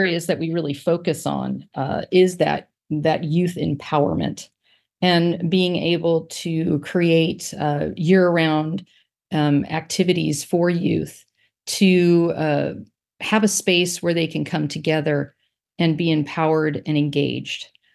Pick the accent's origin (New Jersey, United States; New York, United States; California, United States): California, United States; Encinitas; I grew up in Encinitas, kind of hometown girl